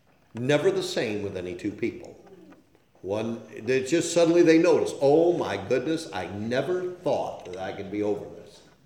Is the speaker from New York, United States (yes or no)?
yes; Salamanca, New York, United States; born there; My father sired me somewhere in Little Valley, New York, and I was born in Salamaica